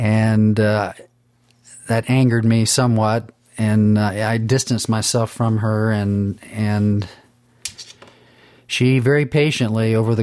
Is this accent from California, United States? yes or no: yes; Sacramento, California, United States; also born or lived in Tampa, Florida; Started in Tampa, Florida, but by the time I got into high school, we were in Sacramento, California.